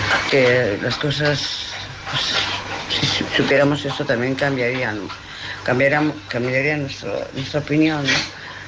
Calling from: Barcelona, Catalonia, Spain; de Barcelona

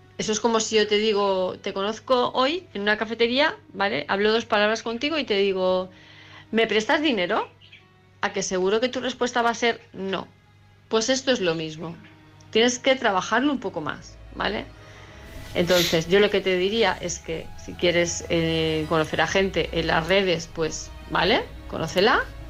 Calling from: Palma de Mallorca, Balearic Islands, Spain; de Palma de Mallorca.

